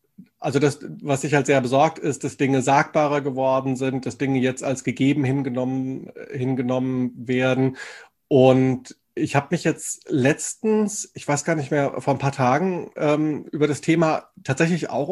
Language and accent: German; Wetzlar, Hesse, Germany; also ich komme ja ursprünglich aus Wetzlar, aus Mittelhessen